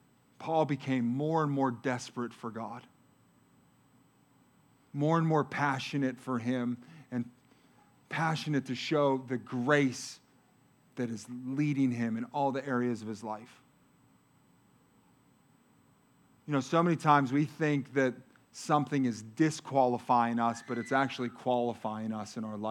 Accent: Pennsylvania, United States; I'm a recovering number threer. Born and raised in the Mon Valley.

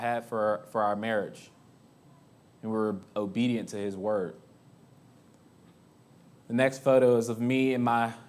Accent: Maryland, United States; moved away as an adult; now in Pittsburgh, United States; I was not in Pittsburgh at the time. I'm originally from Maryland.

